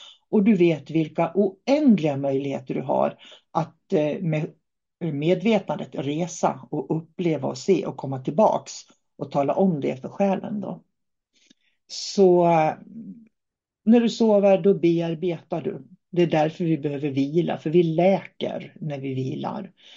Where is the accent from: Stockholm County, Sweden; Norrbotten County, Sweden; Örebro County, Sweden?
Norrbotten County, Sweden; Jag har hört många sådana historier från Norrbotten där jag kommer ifrån.